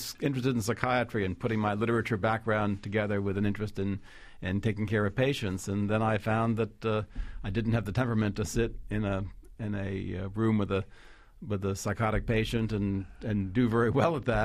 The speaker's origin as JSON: {"language": "English", "region": "New York", "country": "United States", "tie": "born or raised there", "said": "I grew up in Long Island. My father was a general practitioner and Jewish ancestry"}